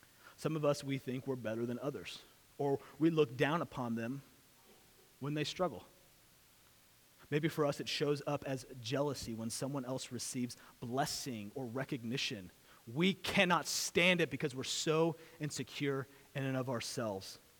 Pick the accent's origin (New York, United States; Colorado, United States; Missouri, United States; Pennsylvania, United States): Missouri, United States; Springfield; I grew up in Springfield, Missouri, so it was kind of like the buckle of the Bible Belt.